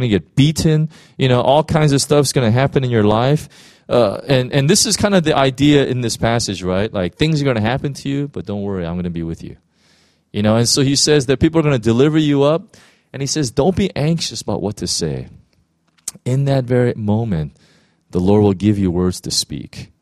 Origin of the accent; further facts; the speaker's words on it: United States; I come from from America, right?